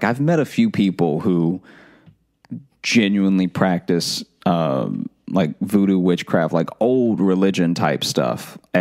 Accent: Louisiana, United States; So, because you know, I grew up in Louisiana, and so when I would go to New Orleans

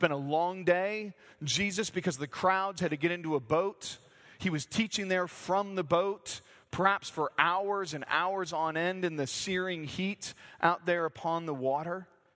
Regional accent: Santa Cruz, California, United States; You know, growing up in Santa Cruz being a bit of a hippie place … were huge.

